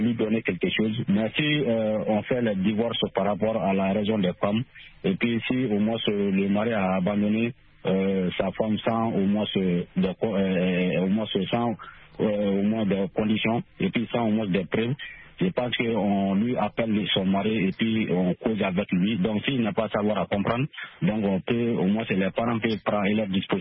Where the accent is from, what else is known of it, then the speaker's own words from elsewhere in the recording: Sonikéni, Mali; Chez nous, ici, au Mali, surtout dans mon village natal à Sonikéni.